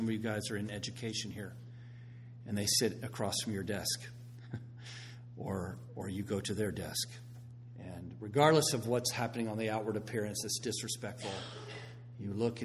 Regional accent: Florida, United States; A few years ago, before we moved here, Tampa Bay Dream Center, we're from the Tampa Bay area of Florida.

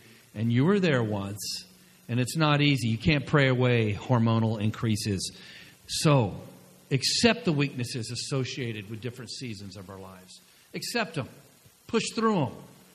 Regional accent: the South, United States; Now, I am from the South, and there's a church literally on every block.

